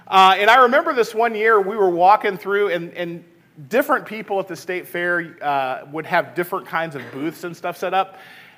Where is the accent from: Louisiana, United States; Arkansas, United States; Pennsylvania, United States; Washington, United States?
Arkansas, United States; Little Rock; So when I was 11 years old, I grew up in Little Rock, Arkansas.